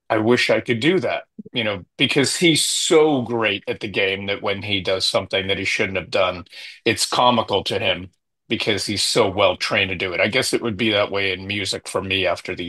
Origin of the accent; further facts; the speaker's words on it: Erie, Pennsylvania, United States; You know, I learned the game as a kid. I grew up in Erie, Pennsylvania.